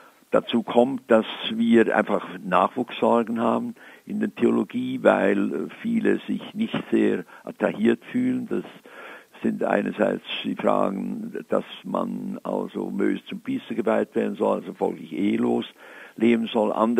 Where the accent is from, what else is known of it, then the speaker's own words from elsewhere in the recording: Sursee, Lucerne, Switzerland; now in Tübingen, Germany; ich freue mich, dass ich auch jetzt wieder in meiner Heimatgemeinde Sursee, wenn ich dann meinen Geburtstag nachfeiere